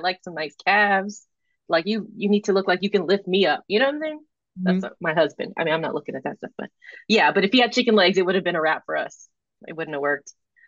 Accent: West Coast, United States; different stuff that I had never heard of growing up on the West Coast. You get to the East Coast and you just have different stuff.

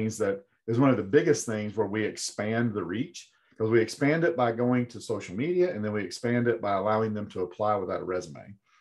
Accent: Florida, United States; now in Malden, United States; The only problem I have with that is I'm from Florida and I'm a Florida Gator

